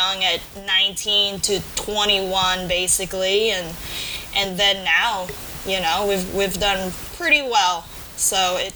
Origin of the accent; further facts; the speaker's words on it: Philippines; now in Canby, United States; It was my first love as a kid growing up in the Philippines.